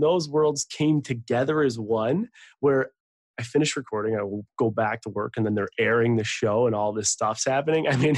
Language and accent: English; Buffalo, New York, United States; moved away as an adult; now in Seattle, United States; I grew up in Buffalo, bounced around pretty much everywhere for corporate America. You tell me where to go, I'll go. Uh-huh. I ended up getting my MBA in accounting and finance at night. And then there was a big move that brought me to Seattle.